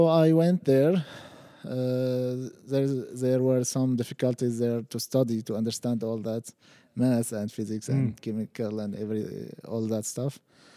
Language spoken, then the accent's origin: English; Damascus, Damascus Governorate, Syria; English is a second language; moved away as an adult; I spent most of my lifetime in Damascus City, which is the capital of Syria. Mm-hmm. I spent there about 28 continuous years in the same place, the same house, with my family.